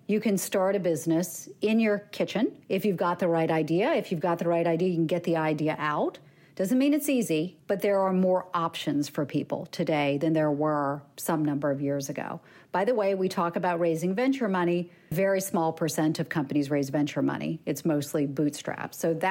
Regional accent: the South, United States; again, I grew up in the South.

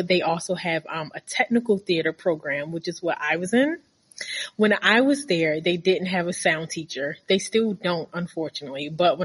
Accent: Baltimore, Maryland, United States; I'm from Baltimore, and I went to a really bad high school.

